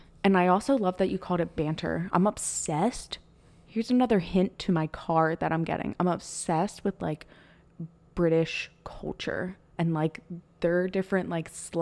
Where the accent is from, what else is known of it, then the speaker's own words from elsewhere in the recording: Philadelphia, Pennsylvania, United States; accent: Philly; now in Arizona, United States; Oh, my Philly comes out very hard